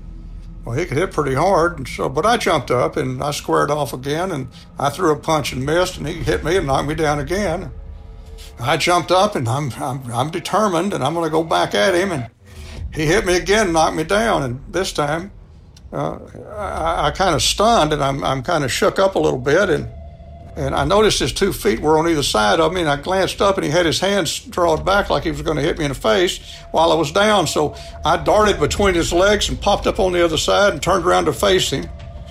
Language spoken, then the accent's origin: English; Texas, United States; And I said, "Well, I'm from Texas, too."